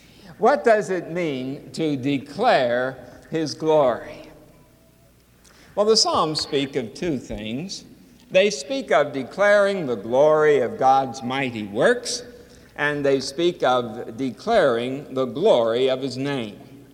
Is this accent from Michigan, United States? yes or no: no; Philadelphia, Pennsylvania, United States; I won't talk about football because I'm from Philadelphia